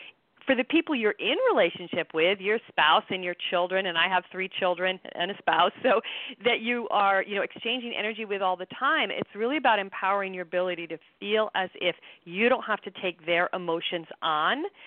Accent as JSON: {"language": "English", "town": "Minneapolis", "region": "Minnesota", "country": "United States", "tie": "born or raised there", "said": "But I have Midwestern roots. Are you picking up a Midwestern? my whole family's from Minnesota. I grew up in Minneapolis."}